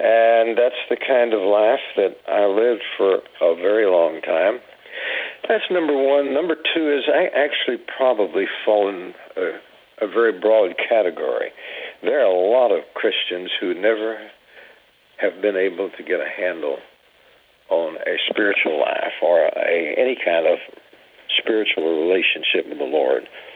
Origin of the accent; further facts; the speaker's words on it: United States; being an American, we are by nature doers.